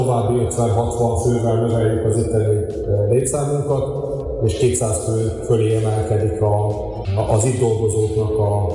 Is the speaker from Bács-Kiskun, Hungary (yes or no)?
yes; Kalocsa, Bács-Kiskun, Hungary; mivel mi innen származunk az egész család, azért úgy gondoltuk, hogy nem is lehet ez másképp, hogy Kalocsa felé jönjünk.